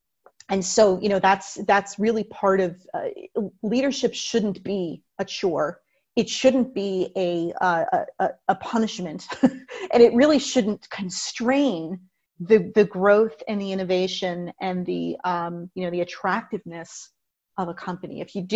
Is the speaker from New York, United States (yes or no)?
no; New Jersey, United States; So I live in New Jersey. I grew up in New Jersey. Summers here are extremely hot.